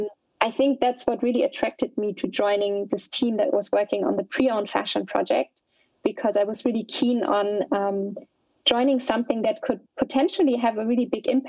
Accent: the South, United States; I remember visiting my first vintage shop back in my hometown in the South when I was, I don't know, like 8 years old or so.

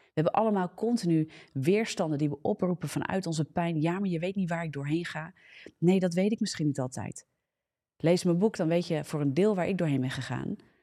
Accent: Netherlands; Moeten we ook leren als Hollanders. Ja, we hebben geen tijd voor rouw in dit land.

